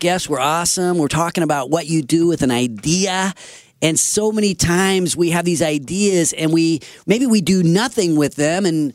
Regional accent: Sacramento, California, United States; we're all working together for Sacramento, my hometown.

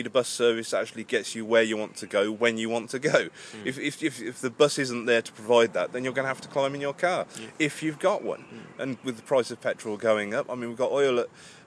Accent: Towcester, East Midlands, United Kingdom; now in Northampton, United Kingdom; I'm a local boy. I grew up and lived in Towcester for the last 35 years, only recently moving to Northampton.

